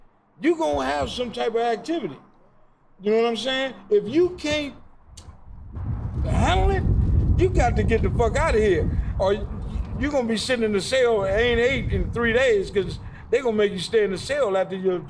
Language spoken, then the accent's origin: English; Mississippi, United States; Oh, I ain't from nowhere. I'm from Mississippi.